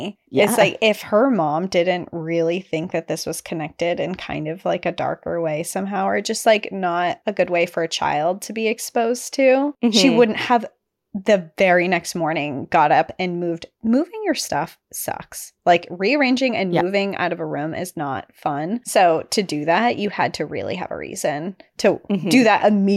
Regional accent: Arkansas, United States; born there; I broke tradition a little as the sixth since I was born in North Arkansas.

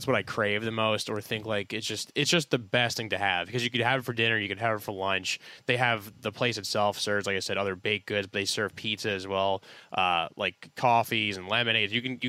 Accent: New York, United States; now in Los Angeles, United States; I'm not from Los Angeles. Everyone knows I'm from New York.

